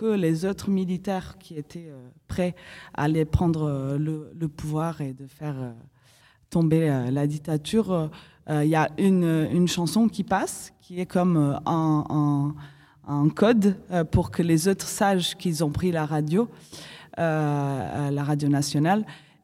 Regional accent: Portugal; moved away as an adult; now in France; moi je suis portugaise, je suis arrivée en 2012 ici pour des questions économiques au moment d'une grosse crise.

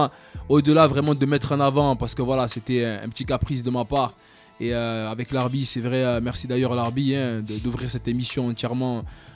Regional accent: Marseille, Provence-Alpes-Côte d'Azur, France; Non, moi je suis Marseillais

